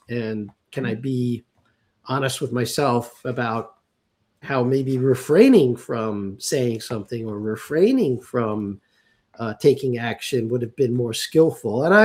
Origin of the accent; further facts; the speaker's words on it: New York City, New York, United States; also born or lived in Long Island, New York; growing up in New York City public school system and later Long Island public schools